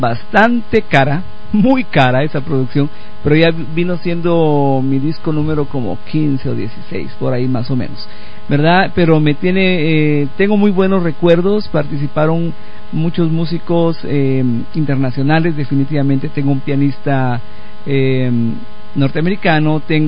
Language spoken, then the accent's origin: Spanish; Guatemala; soy puro guatemalteco y me gusta bailar el son.